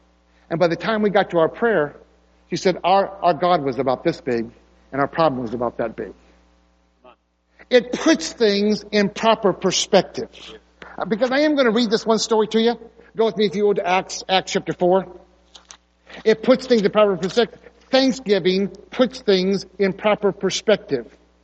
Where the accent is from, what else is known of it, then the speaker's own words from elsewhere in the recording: Michigan, United States; Anyway, I grew up in Michigan, so that's what, I don't know what it's here.